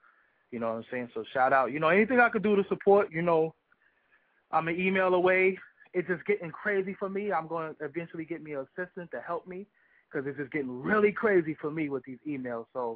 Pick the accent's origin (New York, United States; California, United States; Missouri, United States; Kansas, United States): New York, United States; Brooklyn; I always say, I am from Brooklyn. And every interview I do, I'm from Brooklyn.